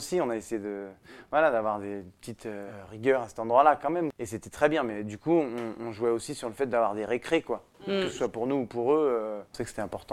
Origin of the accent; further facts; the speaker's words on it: Paris, Île-de-France, France; also born or lived in Brittany; Moi, j'ai donc toujours vécu à Paris. Je suis né en Bretagne parce que c'était les grandes vacances.